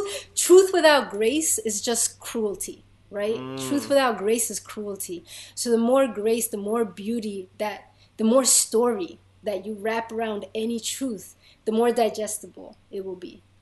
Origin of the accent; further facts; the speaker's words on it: Medellin, Antioquia, Colombia; Plan Colombia, which is where I'm from. I'm originally from Colombia, Medellin, Antioquia.